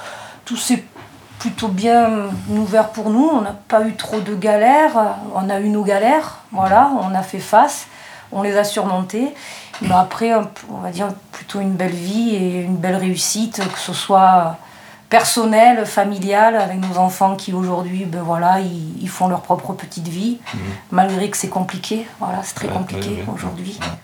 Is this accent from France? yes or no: yes; Provence-Alpes-Côte d'Azur, France; also born or lived in Cannes; Moi, je suis cannoise d'origine. Je suis née à Cannes. J'ai grandi dans l'Estérel. Au-dessus de la Méditerranée, avec une belle vue entre les Alpes et la mer